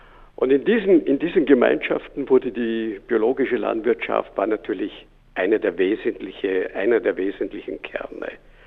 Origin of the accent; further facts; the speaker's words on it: Vorarlberg, Austria; also born or lived in Switzerland; Ich bin in Vorarlberg in der Nähe von Feldkirch aufgewachsen, habe dann einen Teil meiner Jugend in der Schweiz verbracht